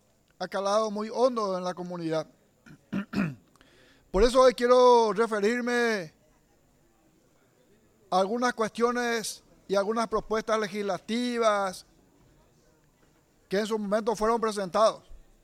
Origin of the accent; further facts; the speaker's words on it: Caaguazú, Paraguay; hoy estamos indignados en el departamento de Caaguazú. Estamos indignados como paraguayos